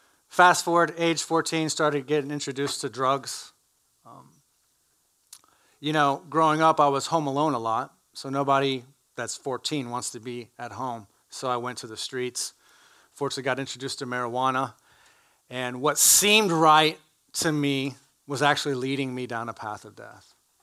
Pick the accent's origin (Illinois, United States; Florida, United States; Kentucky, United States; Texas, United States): Texas, United States; Sugar Land; Growing up in Sugar Land, southwest side of Houston, mom, dad, mom, nurse, dad, car sales. I'm the youngest, got an older brother, older sister. Was raised in a different denomination.